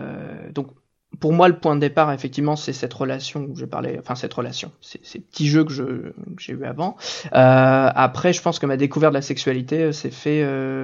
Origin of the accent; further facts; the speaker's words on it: Normandy, France; je viens de Normandie et on est voilà, on est cru sur le sujet